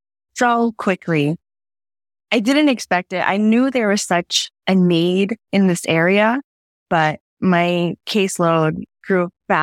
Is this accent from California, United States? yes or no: yes; El Centro, California, United States; I'm from El Centro, California